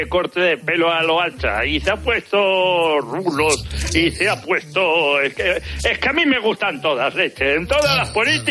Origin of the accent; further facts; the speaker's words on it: Galicia, Spain; yo también soy gallego.